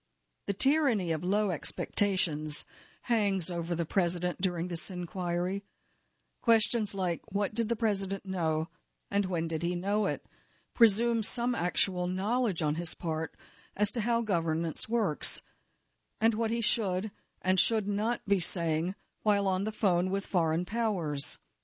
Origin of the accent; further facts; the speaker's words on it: New York, United States; Well, I'm from New York, too